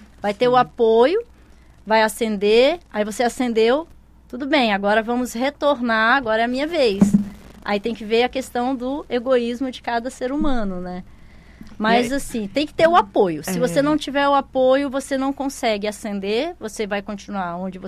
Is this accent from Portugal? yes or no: no; Rondônia, Brazil; born or raised there; also born or lived in Goiânia; now in Roraima, Brazil